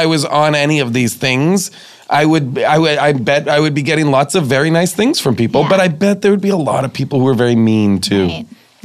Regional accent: Massachusetts, United States; accent: Boston; People will ask me if I'm Canadian sometimes because I feel like in covering a slight Boston accent, sometimes I can overcorrect and sound like Canadian-y.

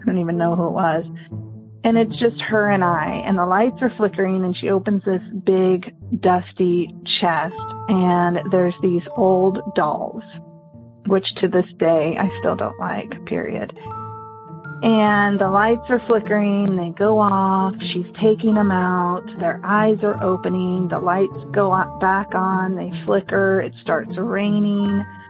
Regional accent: California, United States; I'm from California.

